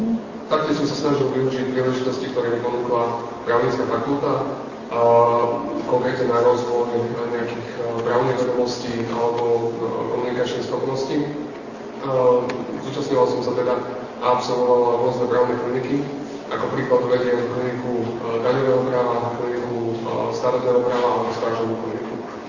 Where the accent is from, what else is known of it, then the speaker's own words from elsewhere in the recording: Bardejov, Prešov Region, Slovakia; now in Košice, Slovakia; mám 30 rokov. Som rodený Prešovčan, ale vyrastal som v Bardejove. V súčasnosti žijem v Košiciach. Základnú strednú školu som absolvoval v Bardejove.